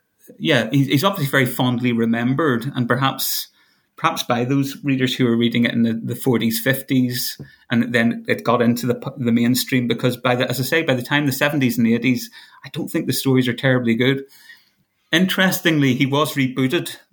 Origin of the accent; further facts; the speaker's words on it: Belfast, Northern Ireland, United Kingdom; if I grew up in Belfast, so I kind of know a bit about fundamentalism.